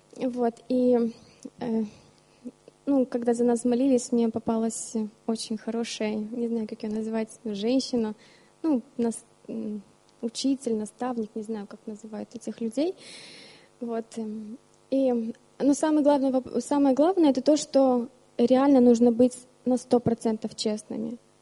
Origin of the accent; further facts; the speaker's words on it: Bălți, Moldova; now in Germany; я из Молдовы, точнее, из города Бельц.